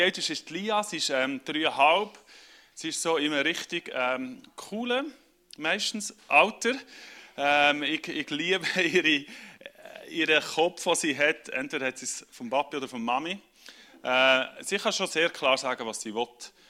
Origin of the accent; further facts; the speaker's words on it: Zurich, Switzerland; now in Thurgau, Switzerland; weil ich im Herzen Berner bin. Ich bin in Zürich-Biet aufgewachsen, da nochmal gerade über den Hirzu. In Ottenbach habe eine Frau aus dem Aargau, im Herzen bin ich ein Berner und wohne jetzt im Thurgau.